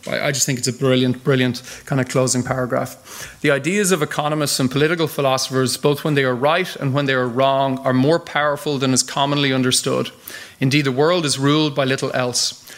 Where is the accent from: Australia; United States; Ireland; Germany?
Ireland; As an Irishman